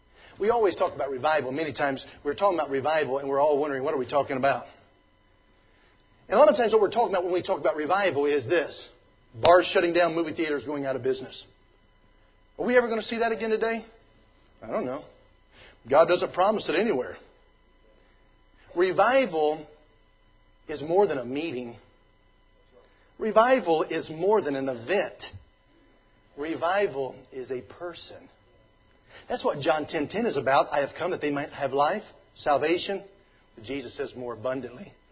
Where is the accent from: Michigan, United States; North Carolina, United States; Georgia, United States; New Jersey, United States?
Georgia, United States; I'm used to that. I'm from Georgia, so I'm used to it.